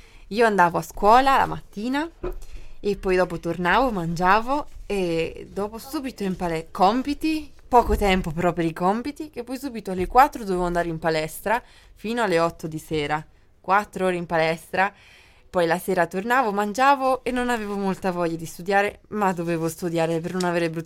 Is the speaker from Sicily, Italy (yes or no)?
no; Macerata, Marche, Italy; Sono di Macerata.